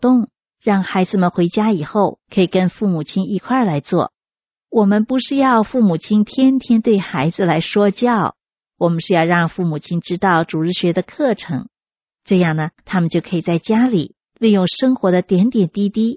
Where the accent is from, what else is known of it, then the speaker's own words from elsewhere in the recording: China; 我们中国人不是说吗？3岁定终身。